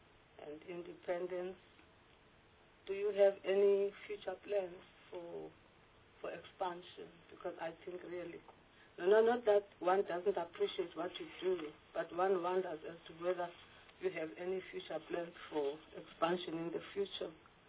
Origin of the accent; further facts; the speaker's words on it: Eastern Cape, South Africa; I come from the Eastern Cape.